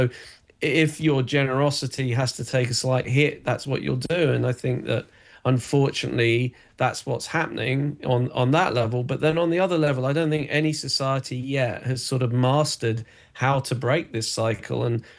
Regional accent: England, United Kingdom; I'm from England. I'm currently in London right now.

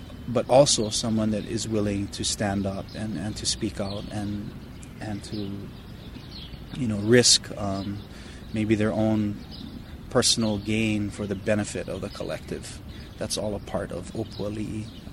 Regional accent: Hawaii, United States; I mean, for me, as a Hawaiian, you know, living today in 2015, I appropriate structures and tools that I didn't invent all the time.

